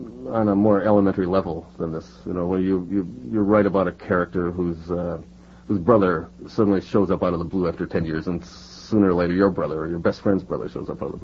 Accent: Milwaukee, Wisconsin, United States; I grew up in Milwaukee, Wisconsin, and I went to a boys' school there

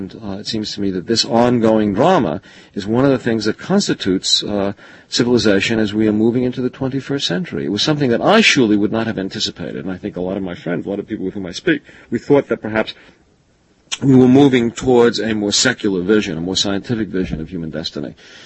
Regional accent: United States; As an American, I can only view this obliquely.

